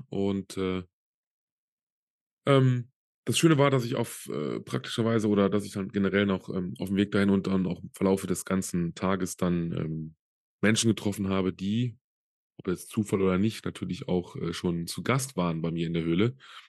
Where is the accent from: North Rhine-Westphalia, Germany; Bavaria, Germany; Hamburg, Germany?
North Rhine-Westphalia, Germany; Solingen; Hier in meiner Heimat in Solingen.